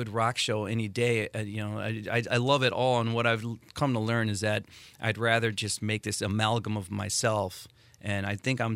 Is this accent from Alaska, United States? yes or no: no; East Chicago, Indiana, United States; he grew up in the harbor, and you know, and I grew up in East Chicago, and we both went to, you know, Holy Trinity grade school.